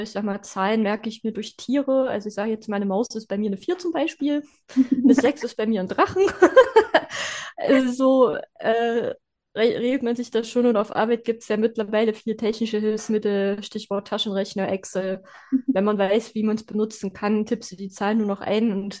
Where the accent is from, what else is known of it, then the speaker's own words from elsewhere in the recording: Pößneck, Thuringia, Germany; ich komme aus Pößneck, das ist im lauschigen Thüringen, mitten in der Pampa allerdings.